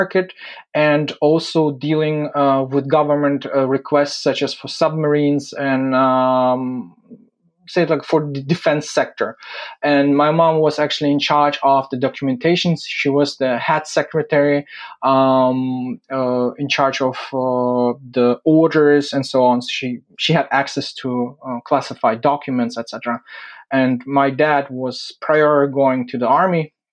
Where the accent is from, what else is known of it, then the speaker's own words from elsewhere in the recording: Mohyliv-Podilskyi, Vinnytsia Oblast, Ukraine; born there; English is a second language; I was born on February 26, 1984, in Ukraine, or former Soviet Ukraine, say it like that, in the city of Mogilev-Podolsky, which is in the Vinnytsia region. It's more to the west.